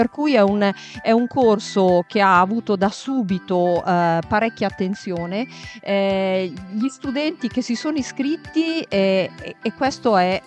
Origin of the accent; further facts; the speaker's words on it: Piedmont, Italy; Il mio accento mi tradisce, io sono venuta apposta, ho la valigia là in fondo, quindi quando finiremo la nostra diretta in spiaggia tornerò in quel della provincia di Novara.